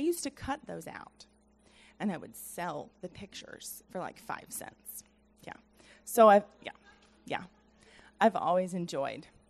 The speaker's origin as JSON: {"language": "English", "town": "Nashville", "region": "Tennessee", "country": "United States", "tie": "born or raised there", "said": "I am originally from Nashville, but it's not the Nashville that it is now"}